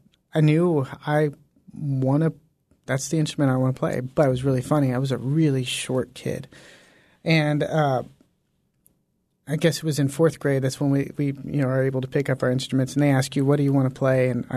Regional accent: Fresno, California, United States; I grew up in Fresno, California, actually.

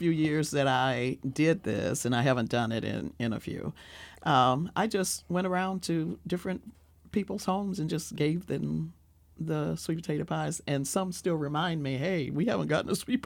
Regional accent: Louisiana, United States; I'm from Louisiana originally, y'all. And so when I say the gumbo and the dirty rice and the boudin and all this other stuff, we did all that as a kid.

